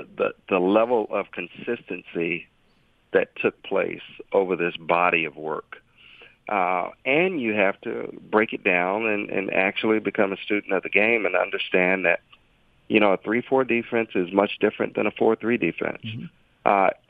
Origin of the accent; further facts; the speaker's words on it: Norfolk, Virginia, United States; being a kid growing up in Norfolk, Virginia, to being a timid little kid and not really coming into my own until I started playing sports